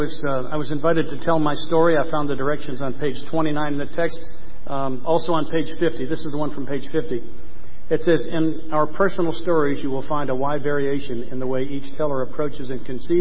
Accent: Atlanta, Georgia, United States; I am most honored to be speaking at the convention of my home state. I was born in Atlanta, Georgia. Graduated from Northside High in Atlanta in 1961.

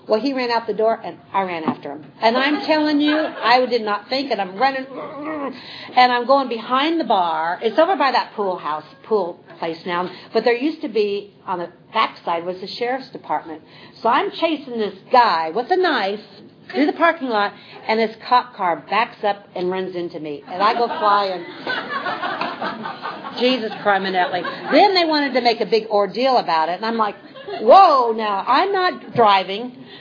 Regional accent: Iowa, United States; And I am from Iowa, but I'm terrified of tornadoes.

